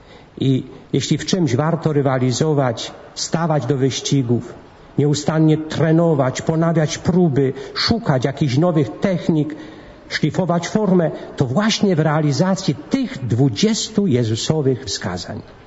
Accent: Pomeranian Voivodeship, Poland; Ja wywodzę się z Kaszub.

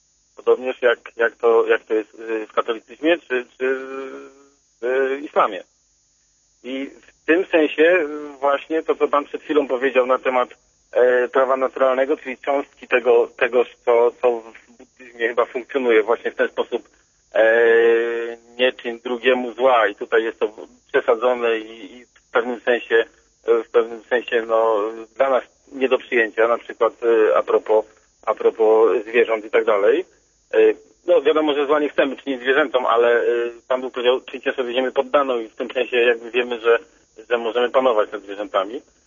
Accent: Poznań, Greater Poland Voivodeship, Poland; Jestem z Poznania.

